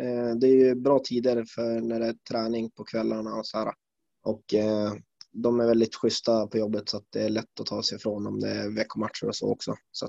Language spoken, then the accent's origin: Swedish; Skellefteå, Västerbotten County, Sweden; jag flyttade ju från Skellefteå till Umeå för att börja 9.